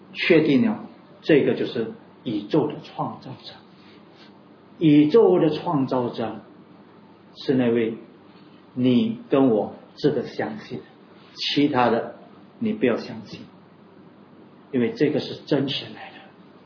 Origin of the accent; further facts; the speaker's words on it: China; 上面的就变成天，下面就变成地啊，这个是我们中国人的这个神话来的。